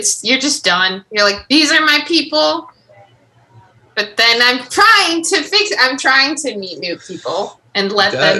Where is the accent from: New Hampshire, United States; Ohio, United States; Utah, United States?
Ohio, United States; I'm not from Nashville. I'm from Ohio originally.